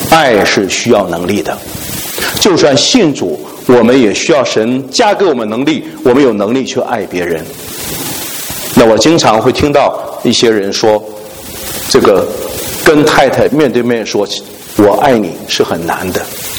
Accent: Heilongjiang, China; born there; 我生在中国北方黑龙江最北的地方，我们的那个地方很冷

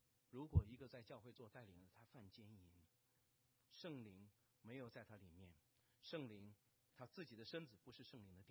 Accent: China; 我们中国人很大，中国太大了，中国有北方人有南方人

